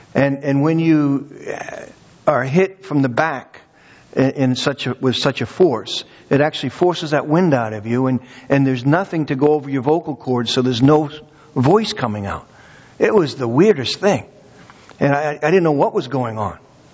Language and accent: English; Massachusetts, United States; I grew up in Massachusetts, if you haven't, you know, picked up on the accent yet.